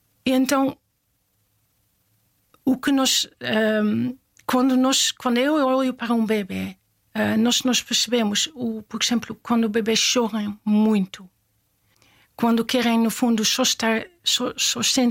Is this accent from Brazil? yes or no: no; Netherlands; Portuguese is a second language; now in Portugal; Eu sou holandesa, para quem não percebeu, não sou portuguesa